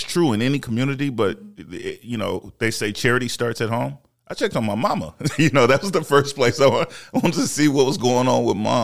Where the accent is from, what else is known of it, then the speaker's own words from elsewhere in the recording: Los Angeles, California, United States; I am from South Central LA, and I was victim in terms of my family to a lot of the negative stereotypes